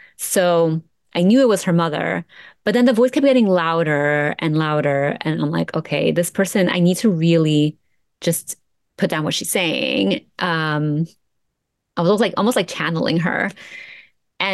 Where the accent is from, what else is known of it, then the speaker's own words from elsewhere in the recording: Peru; born there; first language Spanish; English is a second language; I'm Peruvian, right? I was born in Peru. I grew up in a very Peruvian household.